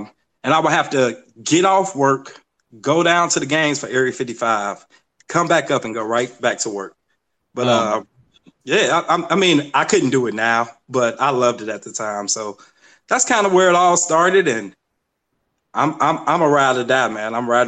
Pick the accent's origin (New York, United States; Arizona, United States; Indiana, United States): Indiana, United States; Gary; also born or lived in Dyer; I'm originally from Gary, the home of the original Glenn Robinson.